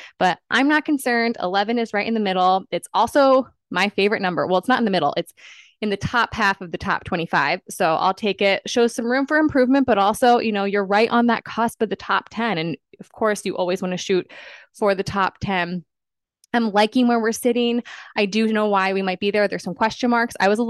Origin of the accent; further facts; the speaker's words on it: Northeast, United States; I am not from Oklahoma. I grew up in the Northeast. College football is not as big of a deal up there as it is down here.